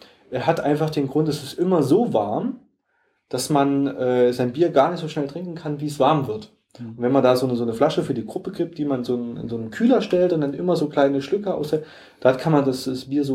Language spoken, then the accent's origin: German; Germany; und man merkt auch irgendwie schnell, wir sind Deutsche